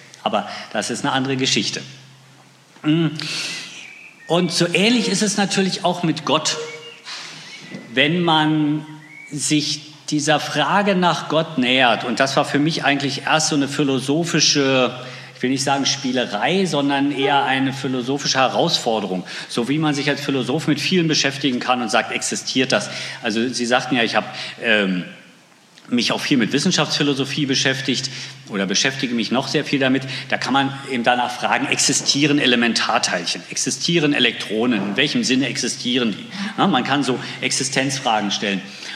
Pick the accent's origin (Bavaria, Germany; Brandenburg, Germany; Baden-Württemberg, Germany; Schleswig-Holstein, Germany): Brandenburg, Germany; Pritzwalk; ich bin im Brandenburgischen aufgewachsen, genauer gesagt in Pritzwalk. Das werden die wenigsten kennen wahrscheinlich. Das liegt so in der Mitte zwischen Hamburg und Berlin. Da sagt man immer, da ist doch nichts. Und dann sage ich immer, ja, genau da. Da bin ich aufgewachsen.